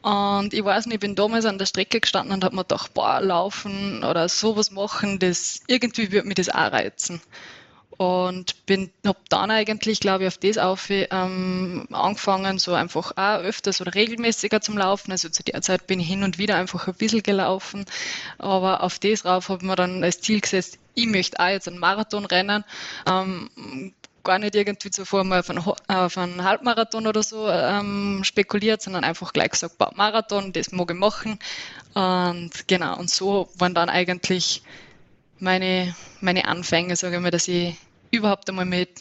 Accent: Upper Austria, Austria; now in Innsbruck, Austria; dass ich nur Wahl-Innsbruckerin bin. Genau, und ursprünglich aber aus Oberösterreich, also aus einer ganz flachen Gegend eigentlich komme.

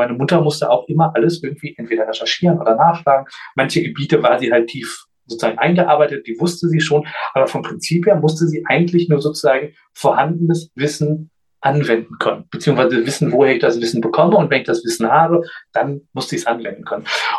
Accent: Göttingen, Lower Saxony, Germany; ich bin in Göttingen geboren und aufgewachsen

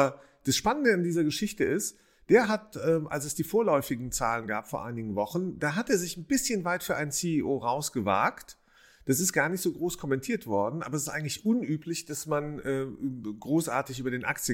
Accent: Rhineland, Germany; jemand aus dem Rheinland, aus meiner Heimat

